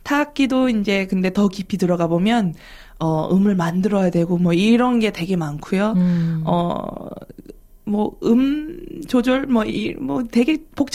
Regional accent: South Korea

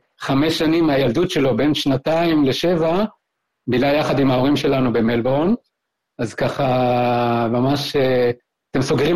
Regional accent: Palmachim, Central District, Israel; בזמן שהמלחמה פרצה אנחנו כבר היינו בקיבוץ אחר, אמא שלי התחתנה מחדש ועברנו לקיבוץ פלמחים על חוף הים.

